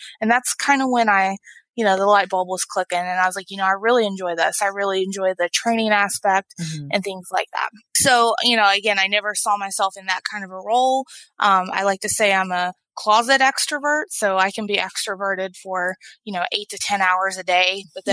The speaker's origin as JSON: {"language": "English", "region": "Kentucky", "country": "United States", "said": "So I moved back home. I'm originally from Eastern Kentucky. I moved back in with my parents"}